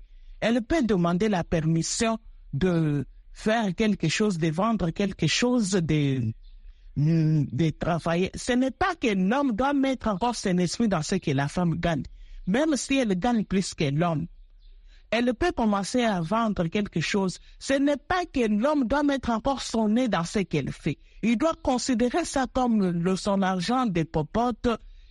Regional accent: Kasaï, DR Congo; Comme au Kasaï, chez nous au Kasaï, il y a un proverbe

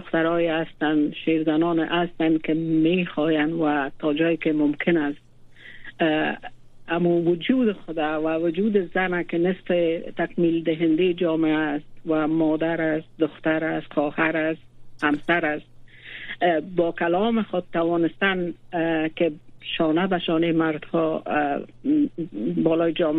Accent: Kabul, Afghanistan; از کابل، دختر کابل هستم. در کابل تولد شدم و در کابل بزرگ شدم

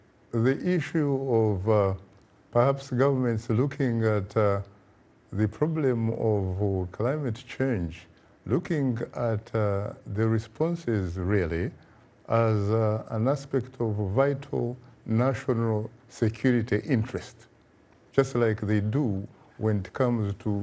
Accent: Kabale, Western Region, Uganda; In my particular case, I come from Kabale, southwestern Uganda. It is an area that is at very high altitude

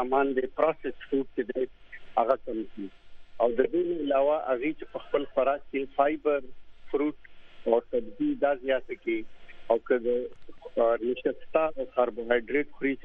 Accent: Peshawar, Khyber Pakhtunkhwa, Pakistan; او زه د پیښور اوسیدونکی یم

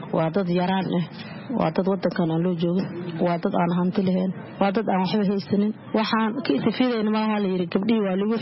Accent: Kismayo, Lower Juba, Somalia; born there; Waxaan ku dhashay Kismaayo, ka xagga meel baadiya aan ku dhashay.

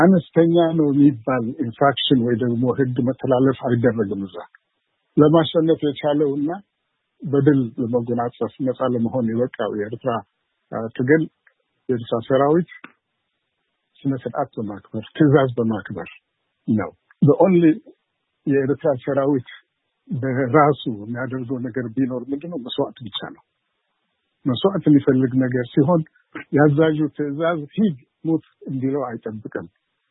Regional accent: Eritrea; also born or lived in Ethiopia; now in United States; ትውልድ ሀገሬ ኤርትራ ያደኩበት ኤርትራ በኮሌጅ ደረጃ እና ከዛ በኋላ ስራ ኢትዮጵያ ለረጅም ዓመታት ቆይቻለሁ። ከዛ በኋላ ወደ አሜሪካን ሀገር መጥቼ እዚህ በአስተማሪነት ዩኒቨርሲቲ ስራ ነበር።

